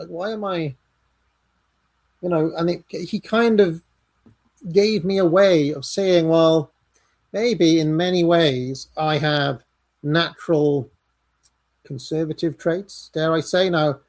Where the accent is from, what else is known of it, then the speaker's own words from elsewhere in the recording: Wales, United Kingdom; Now, because growing up in Wales, you're not meant to like Tories or conservatives.